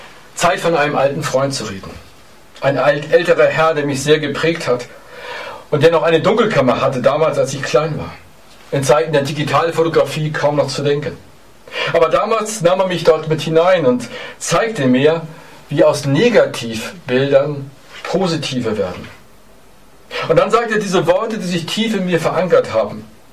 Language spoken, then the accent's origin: German; Elmshorn, Schleswig-Holstein, Germany; Ich denke an eine sehr verrückte Szene zurück in meiner Heimatstadt Elmshorn.